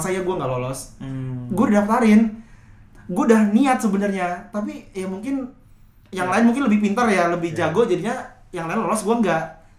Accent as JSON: {"language": "Indonesian", "region": "Lampung", "country": "Indonesia", "lives_now": "Bandung, Indonesia", "said": "Enggak, gue di Lampung."}